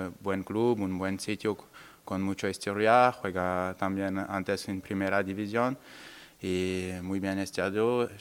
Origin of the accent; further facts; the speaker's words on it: France; Spanish is a second language; moved away as an adult; now in Spain; yo, cuando soy venido de Francia, quiero descubrir esta liga.